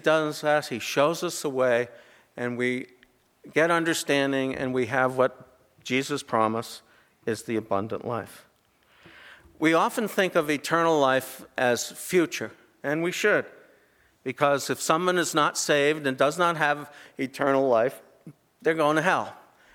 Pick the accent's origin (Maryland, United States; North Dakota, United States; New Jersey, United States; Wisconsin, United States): New Jersey, United States; I grew up in New Jersey, okay? So don't hold it against me.